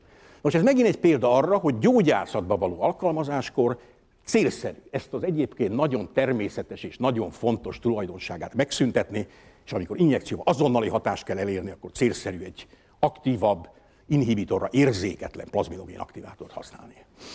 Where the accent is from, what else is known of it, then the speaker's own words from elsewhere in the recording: Budapest, Hungary; Az én gyerekkoromban sokat láttunk Budapesten.